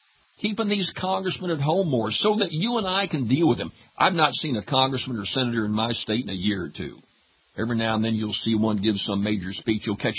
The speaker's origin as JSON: {"language": "English", "region": "Louisiana", "country": "United States", "tie": "born or raised there", "said": "New congressman in my home state down here in Louisiana"}